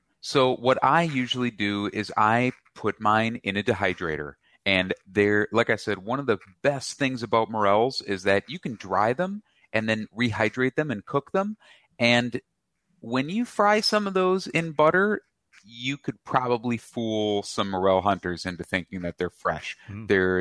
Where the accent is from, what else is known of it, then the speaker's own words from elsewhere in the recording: Minnesota, United States; The morels are fascinating because I'm from Minnesota, and morels the state mushroom